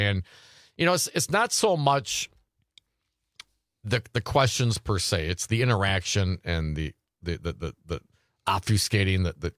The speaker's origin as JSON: {"language": "English", "region": "Michigan", "country": "United States", "tie": "born or raised there", "said": "Alyssa Slotkin, a Democrat from my home state of Michigan."}